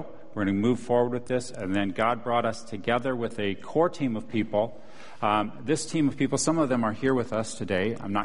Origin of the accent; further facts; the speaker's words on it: South Dakota, United States; moved away as an adult; also born or lived in Minnesota; now in California, United States; Born in Minnesota, raised in South Dakota, came to California for grad school.